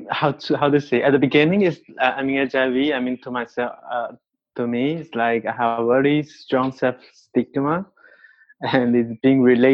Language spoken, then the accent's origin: English; China; English is a second language; moved away as an adult; now in Canada; I was from China and in 2019, and before I went for a registered marriage with my ex-boyfriend in Chile